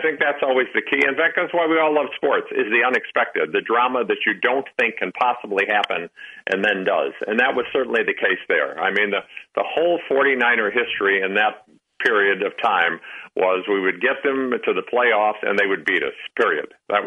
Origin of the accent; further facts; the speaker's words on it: Chicago, Illinois, United States; And my whole life, from the time growing up in Chicago, listening to Jack Brickhouse or whoever it might be